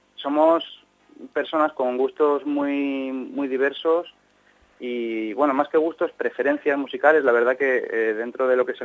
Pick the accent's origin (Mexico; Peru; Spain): Spain; San Vicente del Raspeig, Valencian Community; y yo, que soy de San Vicente, estamos dispersos, nos juntamos en Pinoso